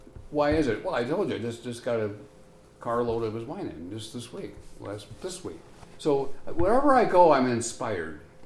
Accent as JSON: {"language": "English", "town": "Port Washington", "region": "Wisconsin", "country": "United States", "tie": "born or raised there", "said": "I was born in Port Washington, Wisconsin."}